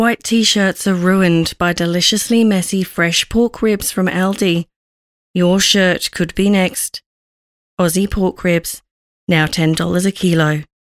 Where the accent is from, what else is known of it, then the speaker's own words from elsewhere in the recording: London, United Kingdom; now in Melbourne, Australia; I'm a Londoner in Melbourne